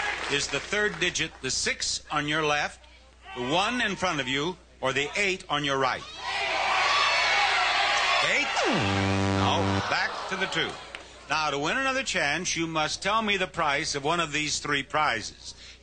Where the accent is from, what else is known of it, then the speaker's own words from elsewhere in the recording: South Dakota, United States; And you've heard me mention that I grew up on the Rosebud Reservation in South Dakota.